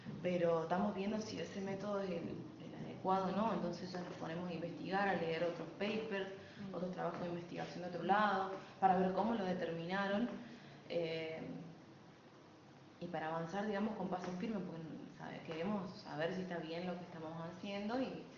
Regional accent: Córdoba, Argentina; now in Misiones, Argentina; O sea, por más que yo soy cordobesa, ya me senté acá

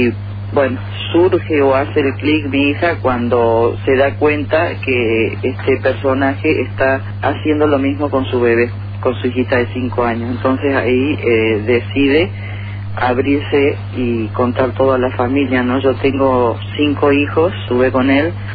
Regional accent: Córdoba, Argentina; now in Santo Tomé, Argentina; yo soy oriunda de Córdoba y permanecí acá en Santo Tomé

